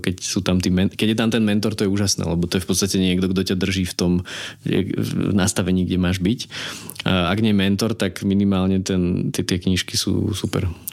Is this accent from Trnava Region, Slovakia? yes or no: no; Trenčín, Trenčín Region, Slovakia; ja som vlastne hral hokej a ja som z Trenčína